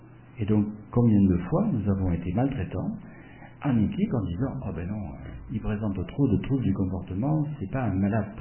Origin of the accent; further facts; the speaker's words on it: Normandy, France; Eh ben, je viens de Normandie, là.